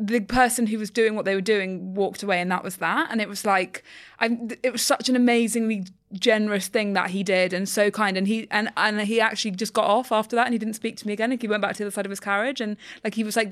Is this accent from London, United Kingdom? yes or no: yes; London, United Kingdom; I love being a Londoner.